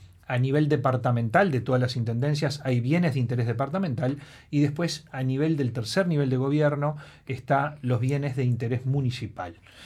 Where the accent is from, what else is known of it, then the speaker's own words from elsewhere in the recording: Uruguay; a mí me gusta decir de que en el patrimonio deberíamos lograr como uruguayos una sinergia.